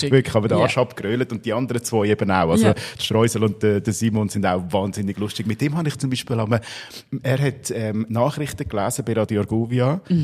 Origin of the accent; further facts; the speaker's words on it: Aargau, Switzerland; bin so durchs Fricktal, meine alte Heimat durchgefahren